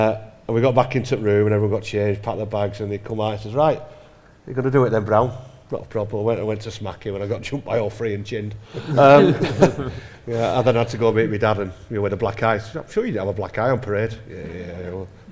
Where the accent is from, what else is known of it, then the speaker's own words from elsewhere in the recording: Leeds, Yorkshire and the Humber, United Kingdom; Yeah, I'm from Council Estate in South Leeds